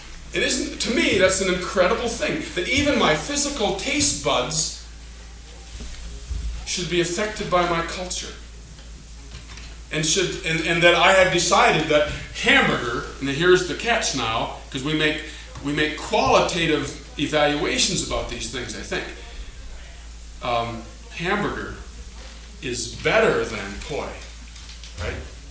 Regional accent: United States; I understand that my physical tastes are affected by the fact that I grew up in America and I like hamburgers better than poi.

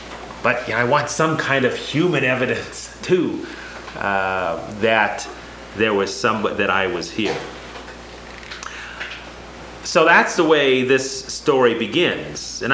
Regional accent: Arizona, United States; also born or lived in New Mexico; But I grew up in the Southwest, in Arizona, went to high school in New Mexico.

